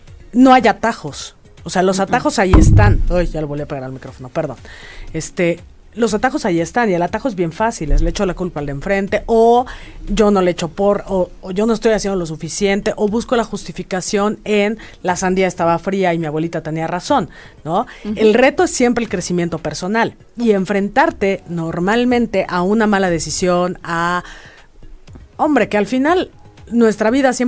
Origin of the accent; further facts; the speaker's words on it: Mexico; Como mexicanos, el Malinche. Somos los hijos de la Malinche.